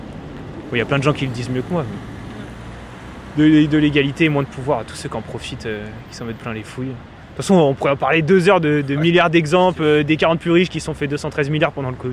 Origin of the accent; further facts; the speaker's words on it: Reims, Grand Est, France; Non, nous, on est de Reims.